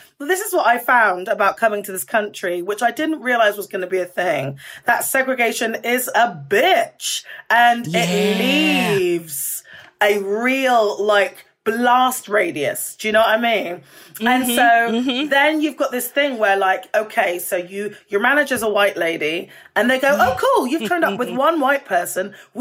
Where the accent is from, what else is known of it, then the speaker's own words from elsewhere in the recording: United Kingdom; How do I absorb that as a Brit? You know, we're dreadful with compliments.